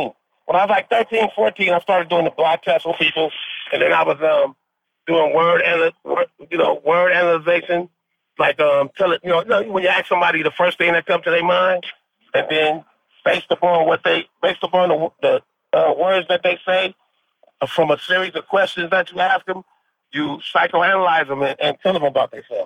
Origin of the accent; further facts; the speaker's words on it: Los Angeles, California, United States; I grew up in Los Angeles during the time when the average lifespan of a young black male was 22 years old.